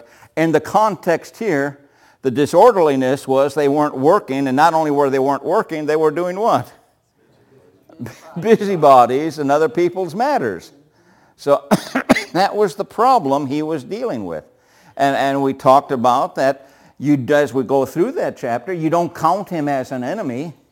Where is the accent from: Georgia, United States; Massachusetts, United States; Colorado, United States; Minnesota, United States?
Minnesota, United States; now in Florida, United States; I came from Minnesota to Florida. We didn't have this problem in Minnesota because in the wintertime in Minnesota, nobody's walking the streets.